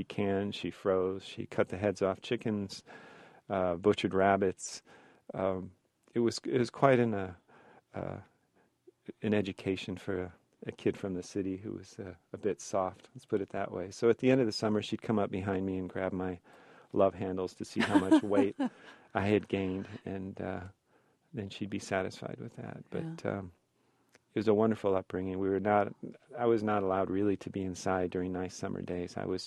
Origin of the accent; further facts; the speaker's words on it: Hyde Park, Illinois, United States; As a small kid growing up in Hyde Park, my mom was a single mom